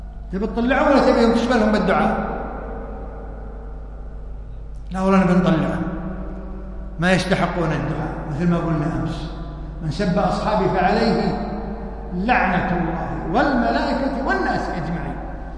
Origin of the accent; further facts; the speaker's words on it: Kuwait; فجماعتنا في الكويت